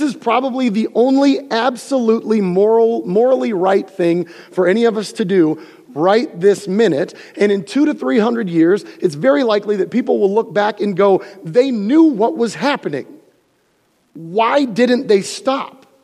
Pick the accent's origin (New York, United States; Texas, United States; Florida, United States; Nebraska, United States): Florida, United States; I'm from Florida. It's okay for me to say that.